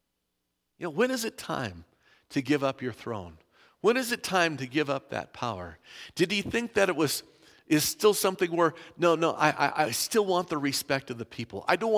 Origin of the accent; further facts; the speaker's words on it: White Rock, British Columbia, Canada; Had a neighbor that grew up at my house when I grew up over on Rover here in White Rock